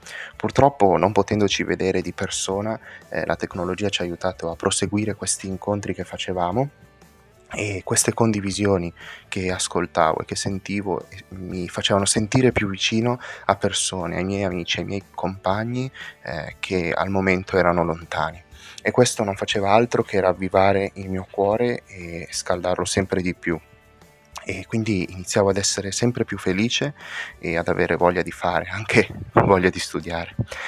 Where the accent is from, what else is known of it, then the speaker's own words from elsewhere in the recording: Novara, Piedmont, Italy; vengo da Novara, ho 18 anni e sto per finire la quinta liceo